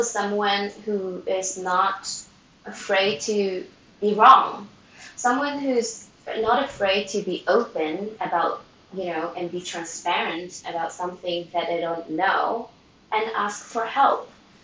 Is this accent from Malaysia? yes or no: yes; Malaysia; now in Sweden; I'm not Swedish. I came from Malaysia, moved to Sweden for 21 years ago. I actually live in Sweden more than the years I live in Malaysia.